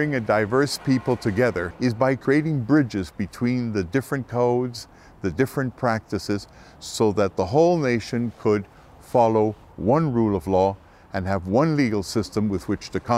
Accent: Switzerland; As a child and a teenager, I grew up in Switzerland.

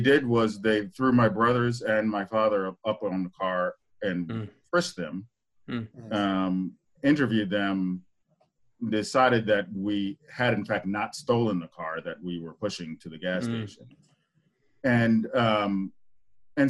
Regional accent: New York City, New York, United States; also born or lived in Philadelphia; Well, I am, I grew up in, I was born in Philadelphia. I grew up in New York City. I joined the Navy when I was 19.

